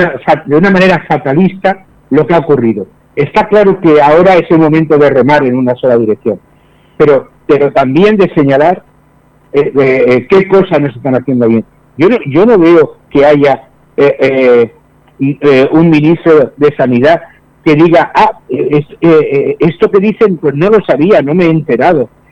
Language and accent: Spanish; Spain; Quizás a nosotros como españoles somos muy dados a los relatos épicos